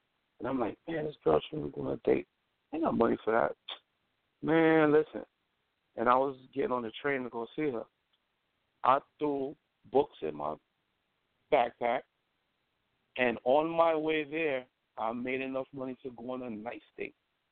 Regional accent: Brooklyn, New York, United States; born there; I was born in Kings County Hospital.

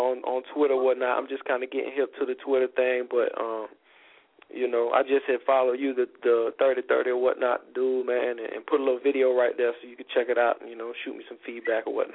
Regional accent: Pensacola, Florida, United States; now in Orlando, United States; Now I'm 25, and I moved to Orlando from Pensacola, which has got the highest murder rate in Florida right now

